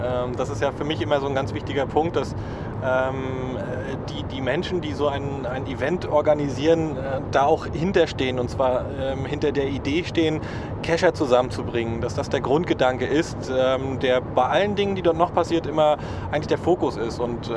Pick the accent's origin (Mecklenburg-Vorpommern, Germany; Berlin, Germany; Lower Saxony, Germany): Mecklenburg-Vorpommern, Germany; für unsere Begriffe, also als Mecklenburger und Vorpommern